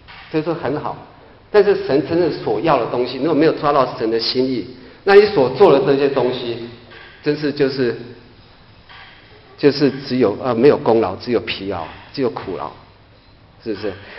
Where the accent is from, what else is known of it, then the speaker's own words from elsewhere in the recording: China; 我们中国人就是常会有觉得是埋头苦干